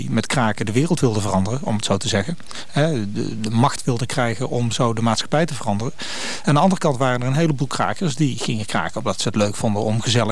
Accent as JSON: {"language": "Dutch", "town": "Breda", "region": "North Brabant", "country": "Netherlands", "said": "ik kom uit Breda. Daarom zit ik nu ook weer in Breda. Ik ben weer net terug uit Amsterdam."}